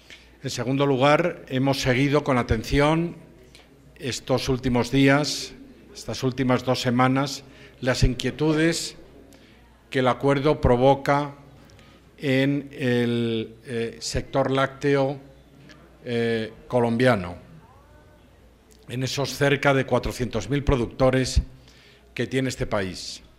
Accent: Santander, Cantabria, Spain; Yo soy de Santander, de la comunidad de Cantabria, que es precisamente una comunidad que vive fundamentalmente de la agricultura, de la ganadería y del sector lácteo

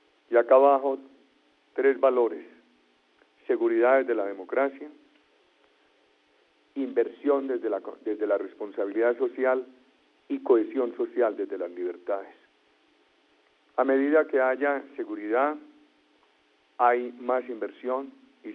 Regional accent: Puerto Wilches, Santander, Colombia; Ahora están esperando una reunión con ustedes en Puerto Wilches, de donde vengo

